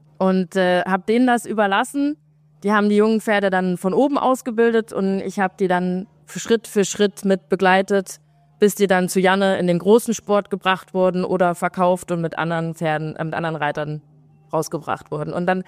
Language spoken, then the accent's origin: German; Naumburg, Saxony-Anhalt, Germany; Ursprünglich komme ich aus Naumburg an der Saale, das ist südlich von Halle, also zwischen Halle und Leipzig.